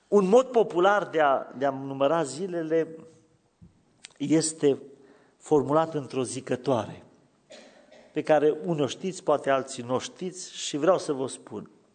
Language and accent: Romanian; Solovăstru, Mureș County, Romania; Exista așa ceva în satul meu, în Solovăstru.